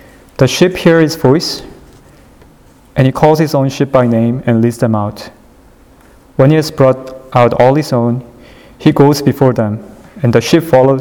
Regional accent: South Korea; English is a second language; moved away as an adult; now in Pasadena, United States; And so I came here to Pasadena from Korea in 2007.

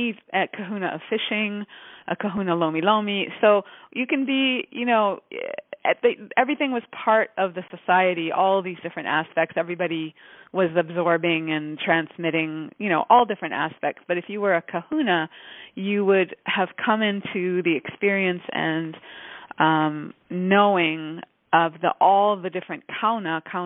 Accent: Jamaica; born there; also born or lived in Canada; I was born in Jamaica and studied dance, the Jamaican folk dance, from the age of four.

